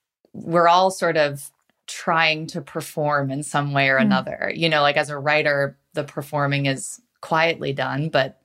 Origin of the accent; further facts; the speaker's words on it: New Canaan, Connecticut, United States; I grew up in Connecticut in a suburb called New Canaan, which is about 45 minutes outside New York City.